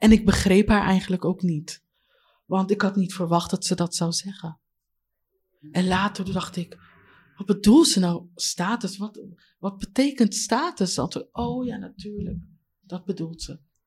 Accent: Leiden, South Holland, Netherlands; Ik ben geboren hier in Leiden.

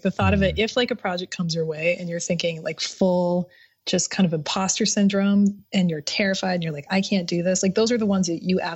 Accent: Utah, United States; growing up in Utah and not having a lot of access to pop culture when I was younger, things were always new later especially when I came to San Francisco and Los Angeles.

